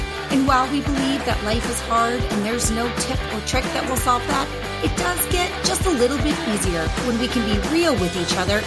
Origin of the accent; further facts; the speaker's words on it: Colorado, United States; I have had a couple different trips over the last month to my home state of Colorado.